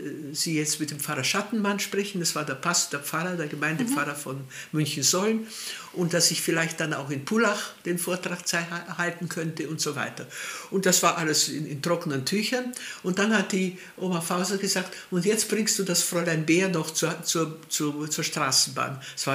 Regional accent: Transylvania, Romania; Transylvanie, habe ich gesagt. Ah, hat er gesagt, das wissen Sie? Habe ich gesagt, ja, das weiß ich, ist ja meine Heimat.

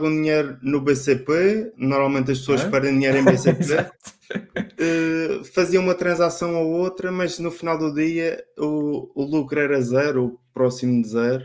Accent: Madeira, Portugal; Sou natural da Madeira, fui estudar para o Porto

